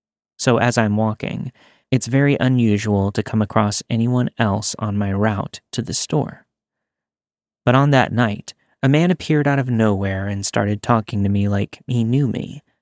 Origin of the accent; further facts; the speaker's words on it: Texas, United States; I'm from Texas, and I usually end up walking to most places due to being severely visually impaired, which leaves me unable to drive.